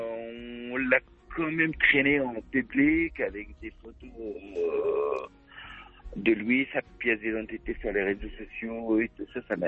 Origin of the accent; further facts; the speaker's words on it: France; born there; je suis né en France, j'ai 48 ans, j'ai ma vie à les fêter ici